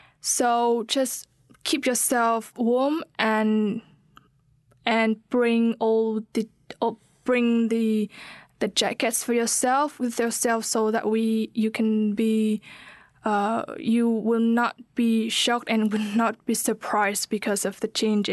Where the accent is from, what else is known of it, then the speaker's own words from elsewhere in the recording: Vietnam; English is a second language; now in New Zealand; So let's compare a little bit between the springtime here in New Zealand and back to my hometown in Vietnam, my country, my Vietnam.